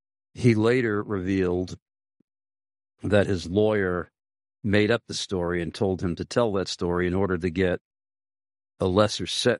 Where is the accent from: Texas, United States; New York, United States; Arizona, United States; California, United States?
New York, United States; Amityville; Now, being a Amityville boy, I was born and raised in Amityville, Long Island, where the Amityville Horror got its start.